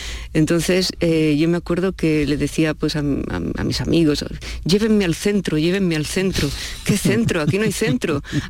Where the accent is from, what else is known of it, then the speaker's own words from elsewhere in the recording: Barcelona, Catalonia, Spain; moved away as an adult; also born or lived in London / Madrid; now in Tucson, United States; yo soy de Barcelona, nací en Barcelona, crecí en Barcelona, luego estuve viviendo en Londres, después en Madrid y después a Tucson.